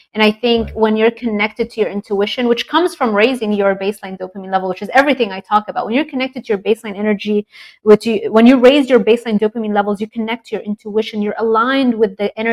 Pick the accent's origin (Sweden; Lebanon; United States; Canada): Lebanon; growing up in Lebanon